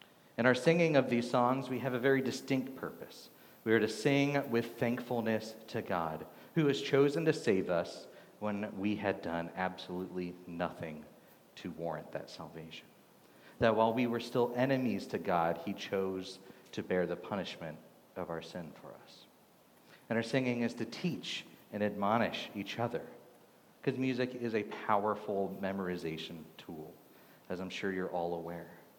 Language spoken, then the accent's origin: English; Texas, United States; I say y'all because I grew up in Texas.